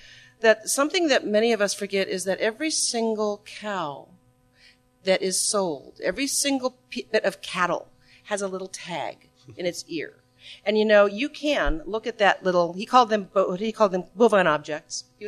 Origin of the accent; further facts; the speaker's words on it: California, United States; Mark, we're from California.